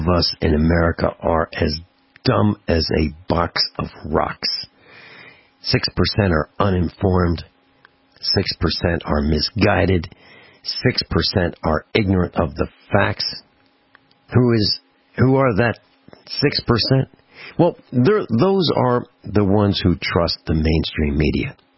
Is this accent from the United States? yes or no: no; Netherlands; English is a second language; I am Dutch, so English is not my native language.